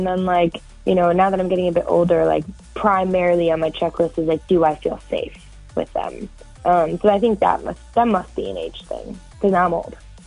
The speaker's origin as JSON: {"language": "English", "country": "United States", "said": "I'm like, I'm American. Are you going to let me in?"}